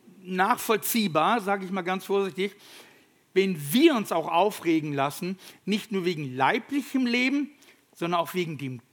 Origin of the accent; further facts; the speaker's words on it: North Sea coast, Germany; moved away as an adult; Also ich bin an der Nordsee aufgewachsen, bis zum zarten Alter von 19.